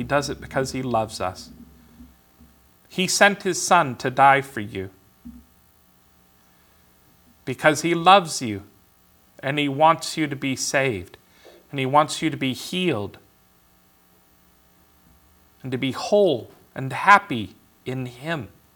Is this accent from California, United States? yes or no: yes; California, United States; Back then, when I was growing up in California, I always wore shorts and no shoes, unless somebody made me wear pants and shoes.